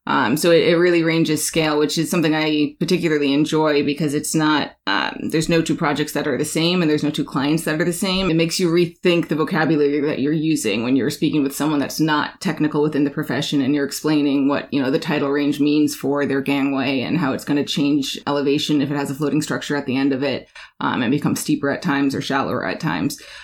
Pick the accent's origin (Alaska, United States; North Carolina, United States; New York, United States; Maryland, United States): Alaska, United States; So for me, I'm born and raised in Alaska.